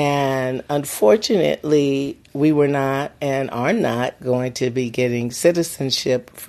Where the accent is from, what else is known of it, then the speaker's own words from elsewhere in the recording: Los Angeles, California, United States; I'm from Los Angeles, California.